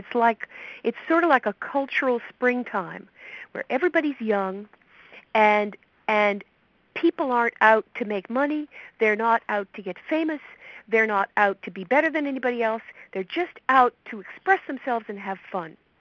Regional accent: New York City, New York, United States; I come from the East Village, as everybody may, I hope, know. The East Village is where the artists live in New York City.

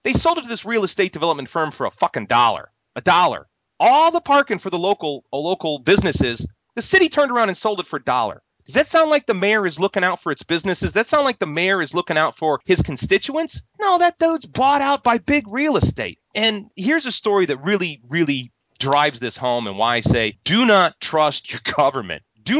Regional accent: Chicago, Illinois, United States; Here, I'm from Chicago, and I used to go, and there's a city called Crestwood. I was familiar with it. I grew up on the south side of Chicago.

